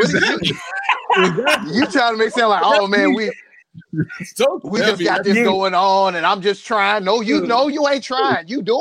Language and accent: English; the South, United States; It's something about being a Southerner.